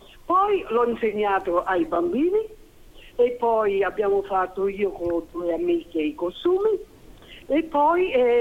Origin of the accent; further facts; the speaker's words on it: Rome, Lazio, Italy; Originaria sono nata a Roma e sono cresciuta soltanto un metro e mezzo a Roma, fino a 15 anni.